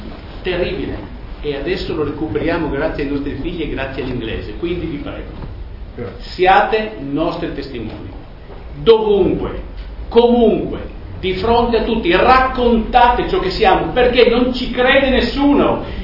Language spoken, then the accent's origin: Italian; Friuli-Venezia Giulia, Italy; first language Friulian; Italian is a second language; Io parlavo quattro parole di sloveno, parlavo abbastanza bene tedesco, la mia lingua madre è il friulano, e ho imparato l'italiano.